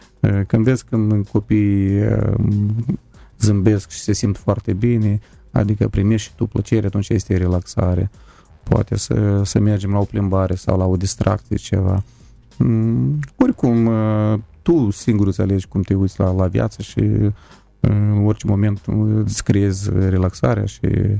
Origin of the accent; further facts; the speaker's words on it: Moldova; eu sunt moldovean, eu nu sunt de la oraș, eu sunt de la țară, ecologic curat.